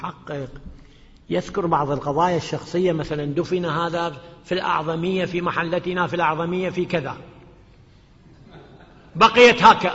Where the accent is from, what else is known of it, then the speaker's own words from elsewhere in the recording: Iraq; يعني أنا طب من العراق وأعرف